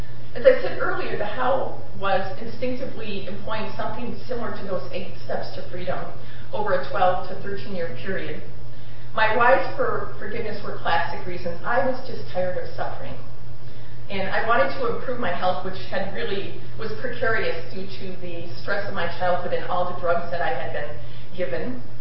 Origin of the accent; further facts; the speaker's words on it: Wauwatosa, Wisconsin, United States; I grew up in Wauwatosa, the second of five children, the oldest girl.